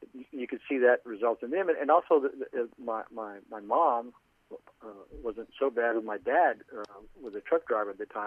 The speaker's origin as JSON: {"language": "English", "region": "Louisiana", "country": "United States", "said": "Once again … as stated earlier, and I'm from Southwest Louisiana. I'm a 59-year-old male"}